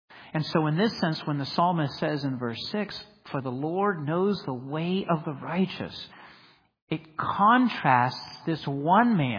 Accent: California, United States; I come from California. I live there. And it's the left coast for a reason.

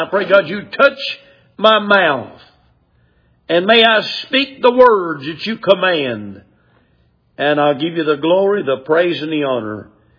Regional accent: Clayton, United States; born there; also born or lived in Hiawassee; but I was born in Clayton. Lived in Hiawassee.

